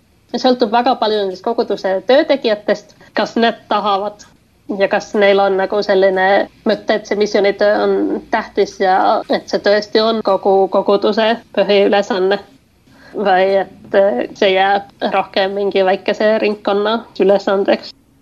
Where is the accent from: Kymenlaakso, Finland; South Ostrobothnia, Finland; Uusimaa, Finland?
Kymenlaakso, Finland; Kouvola; Kouvola-kokoutusesta, missä on mun vanha kotikokoutus. Mä olen Kouvolasta pärit itse.